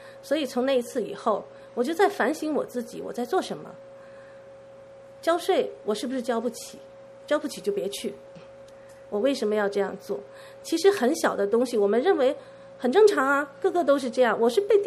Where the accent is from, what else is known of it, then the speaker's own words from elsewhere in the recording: Hong Kong; now in Vancouver, Canada; 我刚来温哥华的时候呢，就被告知，哎，你去202那个地方买东西很便宜。我从香港移民过来的啊